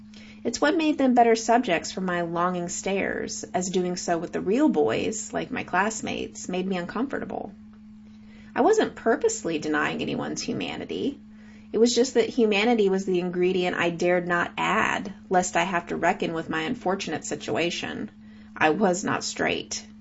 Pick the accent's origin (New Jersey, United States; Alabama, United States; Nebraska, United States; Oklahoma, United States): Oklahoma, United States; Or did it begin when I first loitered in the underwear aisle of my hometown Walmart in Oklahoma, staring at desaturated nipples?